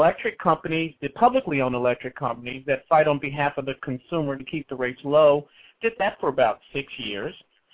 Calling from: California, United States; I'm calling you from California because I'm here doing some political work.

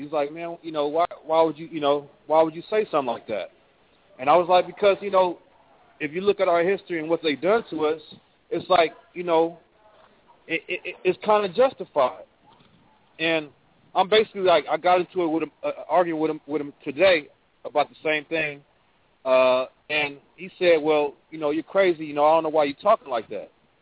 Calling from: Oakland, California, United States; I'm calling from Oakland, California, and I want to talk about

